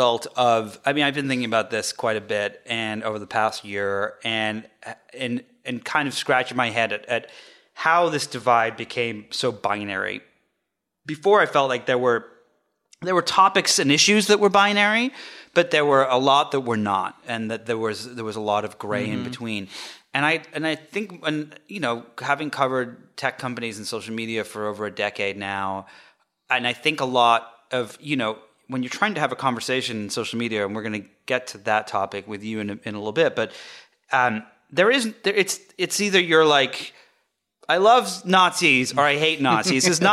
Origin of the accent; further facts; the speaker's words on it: the north of England, United Kingdom; I grew up in England, in the north of England, and 40 years ago